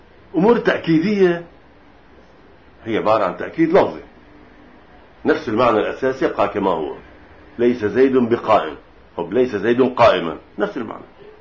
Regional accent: Lebanon; ومثل وطن للجندي عندنا بلبنان

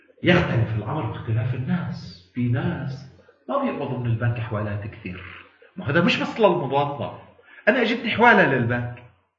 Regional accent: Lebanon; مولانا في ناس نحن كلبنانيين مش مثقفين الثقافة

